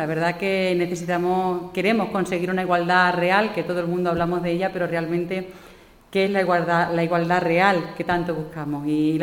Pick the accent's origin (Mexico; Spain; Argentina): Spain; Bodonal de la Sierra, Extremadura; Soy de la comarca, soy de Bodonal de la Sierra, así que compartimos el mismo pantano